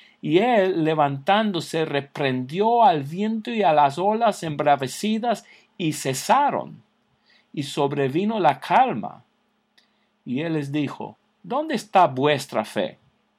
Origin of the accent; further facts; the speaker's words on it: Alabama, United States; Yo soy de Alabama, donde a veces hay tornados.